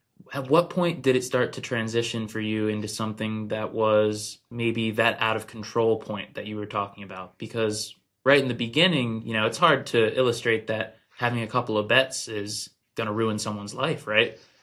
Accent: United States; But so, as an American, I think that we're kind of newer to the gambling scene.

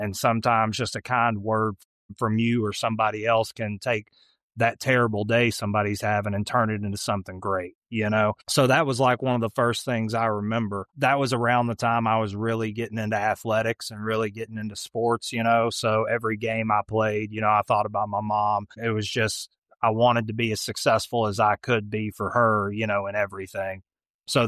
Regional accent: Tennessee, United States; I grew up right here in East Tennessee.

